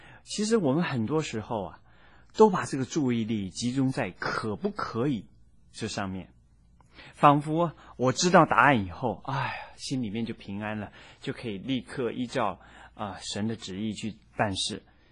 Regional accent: China; 我们中国人常说天妒英才

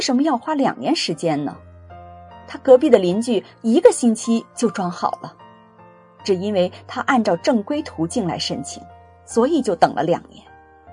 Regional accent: Guangdong, China; 我是广东人，广东人口头上只说忍，但书面语用的是忍耐。

